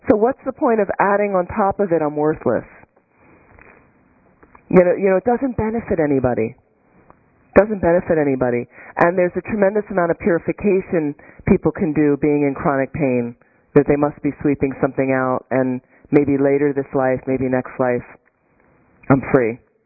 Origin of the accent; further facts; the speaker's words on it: East Coast, United States; also born or lived in California; I'm from the East Coast. You know, I love seasons.